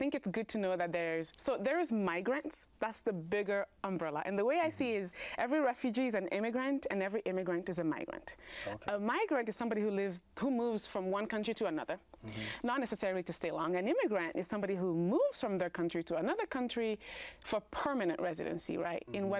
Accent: Guinea; originally from Guinea, West Africa. Came here in 2010

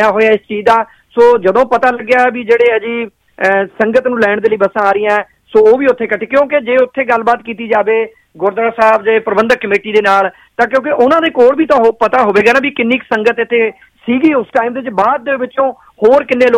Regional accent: Punjab, India; now in Canada; ਅਸੀਂ ਵੀ ਉੱਥੇ ਜੰਮੇ ਪਲੇ ਹਾਂ ਜੀ, ਅਸੀਂ ਇਹ ਚੀਜ਼ ਤੋਂ ਮੁਨਕਰ ਨਹੀਂ ਹੁੰਦੇ, ਸਾਡੀ ਜਨਮ ਭੂਮੀ ਹੈ, ਜਿੱਥੇ ਅਸੀਂ ਕੈਨੇਡਾ ਤੋਂ ਉੱਥੋਂ ਬੋਲ ਰਹੇ ਹਾਂ ਤਾਂ ਸਾਡੀ ਕਰਮ ਭੂਮੀ ਹੈ।

